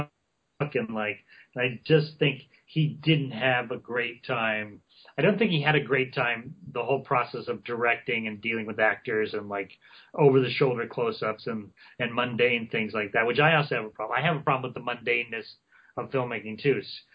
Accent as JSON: {"language": "English", "region": "Indiana", "country": "United States", "tie": "born or raised there", "said": "He's my best friend, and we grew up together in Indiana. We both came out here at the same time"}